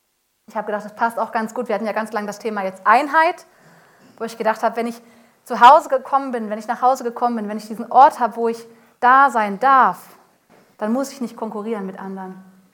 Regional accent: Hanover, Lower Saxony, Germany; now in Darmstadt, Germany; Ich komme eigentlich aus Hannover, bin aber mittlerweile schon seit vielleicht so 10 Jahren in Darmstadt. Ich sage mal, ich bin ein bisschen eingehässt. Ich spreche schon ein bisschen, nein, nicht hessisch, aber auch nicht darmstädterisch und nicht schwäbisch, irgendwie alles zusammen.

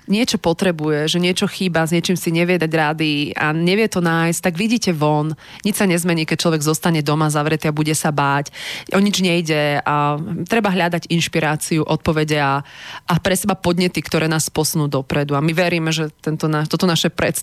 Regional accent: Banská Štiavnica, Banská Bystrica Region, Slovakia; Banská Štiavnica, moje rodné mesto.

